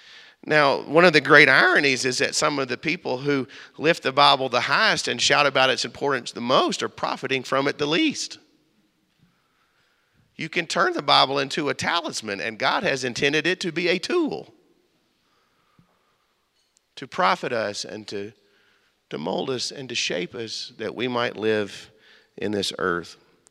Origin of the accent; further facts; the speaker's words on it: Meridian, Mississippi, United States; I'm from the bottom of the map. The bottom. I am from Meridian, Mississippi. We talk slow, but we contract our words.